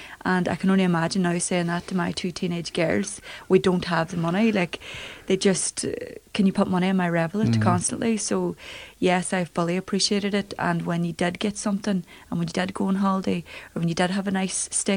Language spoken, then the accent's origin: English; Derry, Northern Ireland, United Kingdom; So I grew up in Derry City in a council estate called Ballymacgorty, known as Ballymac.